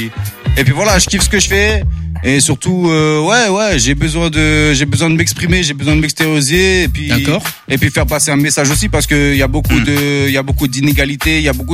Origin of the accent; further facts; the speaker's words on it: French Guiana; Alors, moi … alors je suis de la Guyane.